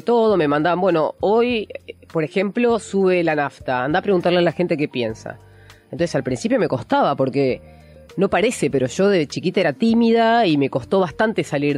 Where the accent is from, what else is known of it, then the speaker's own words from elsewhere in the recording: Mar del Plata, Buenos Aires Province, Argentina; moved away; Yo vivía en Mar del Plata, yo nací en Mar del Plata, sí. Y me vine a vivir acá para estudiar comunicación.